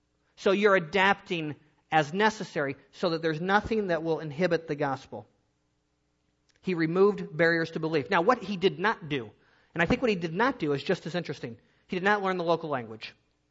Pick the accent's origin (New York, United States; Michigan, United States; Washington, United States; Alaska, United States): Michigan, United States; I was born and raised in Michigan.